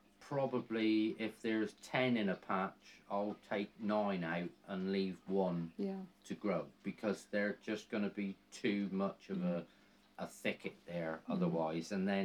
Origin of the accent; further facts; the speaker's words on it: Saltash, South West England, United Kingdom; I was brought up in Saltash. I was brought up down Lower Estate, and all of where Salt Mill is now, that was actually started the year I was born, in 1958.